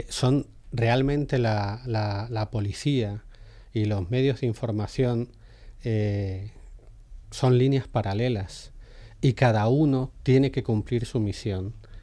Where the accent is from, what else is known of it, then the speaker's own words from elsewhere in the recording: Castilla-La Mancha, Spain; Yo soy manchego